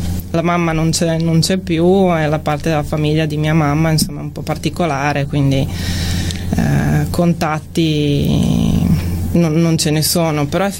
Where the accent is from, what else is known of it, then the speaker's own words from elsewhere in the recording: Croatia; born there; dove sei nata? In Croazia. Eppure più trentina dei trentini